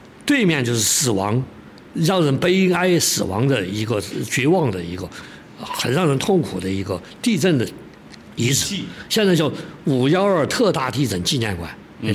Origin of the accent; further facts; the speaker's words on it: Chengdu, Sichuan, China; 我因为我在华西坝长大